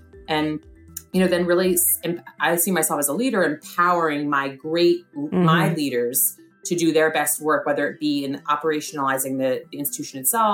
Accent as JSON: {"language": "English", "region": "New York", "country": "United States", "said": "I was never going to move to DC. I'm a New Yorker."}